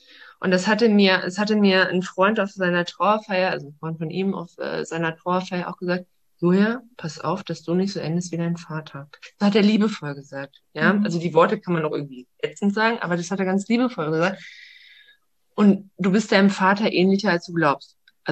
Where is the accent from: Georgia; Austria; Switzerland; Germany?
Germany; East Germany; Ich bin in den Nachwehen der DDR groß geworden.